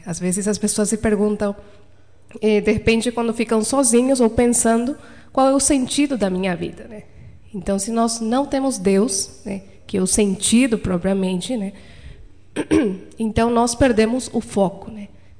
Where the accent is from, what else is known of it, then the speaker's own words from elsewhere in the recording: Paraguay; accent: Spanish; Portuguese is a second language; Então todos somos paraguaios, as irmãs e os irmãos somos paraguaios, então... Às vezes vai se notar o sotaque, né, de espanhol, né?